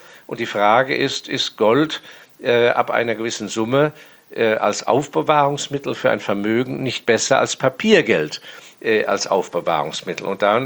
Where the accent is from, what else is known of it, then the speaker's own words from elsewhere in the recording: Hong Kong; dass ich in meiner Jugend in Hongkong aufgewachsen bin, weil mein Vater da auf Posten war.